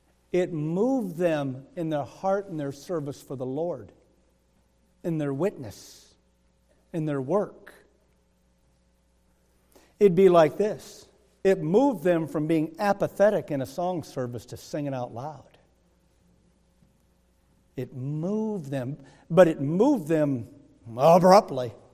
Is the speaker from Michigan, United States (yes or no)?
yes; Michigan, United States; My hometown's Michigan.